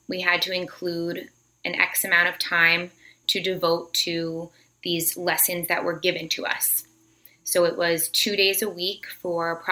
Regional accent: Connecticut, United States; No, I grew up here in Connecticut.

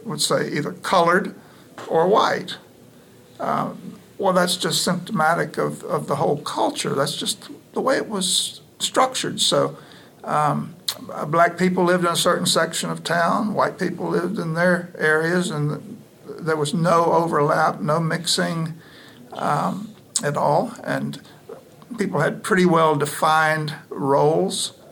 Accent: Mobile, Alabama, United States; Well, I grew up in the Deep South, Mobile, Alabama, in the 60s, came of age in the early 60s, and been raised in church regular

